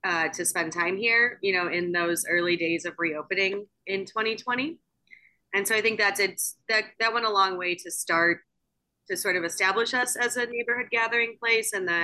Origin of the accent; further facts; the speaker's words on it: Chicago, Illinois, United States; Yeah, so I am born and raised in the city of Chicago. I grew up on the Northwest side, but I went to high school down by UIC. So I've been up and down and around this town for a long time.